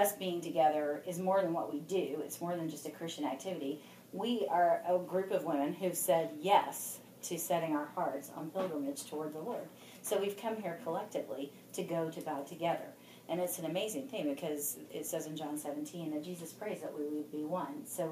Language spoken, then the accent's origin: English; the South, United States; I was raised in the South. I don't know if y'all were, but I was raised Greek Orthodox.